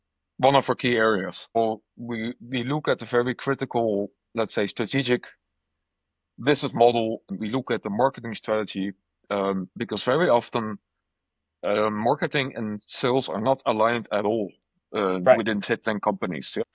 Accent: Netherlands; If I would walk on the street in the Netherlands, in my hometown, and I would start talking smack about blockchain to some random shop owner, he's just going to look at me like, I don't get it, you know?

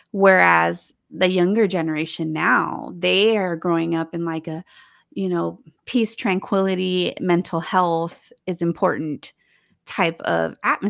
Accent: San Francisco, California, United States; I mean, I grew up in San Francisco. We had earthquakes all the time.

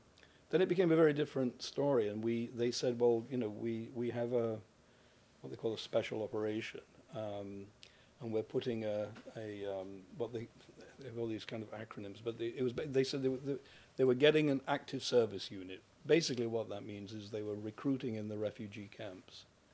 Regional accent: England, United Kingdom; accent: English; I drove it out over a border using my English accent on these awful border guards.

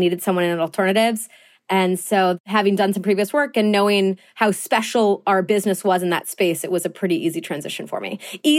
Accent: Lake Forest, Illinois, United States; Just north of Chicago, a town called Lake Forest.

